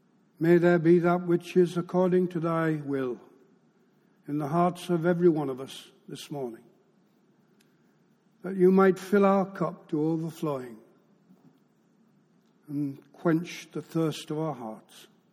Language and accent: English; England, United Kingdom; I'm a Gentile anyway. I'm a Brit. I'm not a Jew. I don't have a Jewish name.